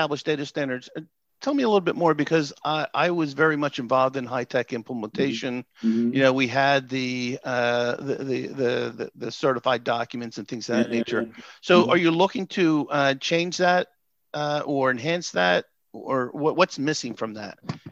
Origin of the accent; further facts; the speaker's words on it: New Jersey, United States; I'm from New Jersey. I always say I could go to New York for care, local Central Jersey for care, and Philadelphia for care, right?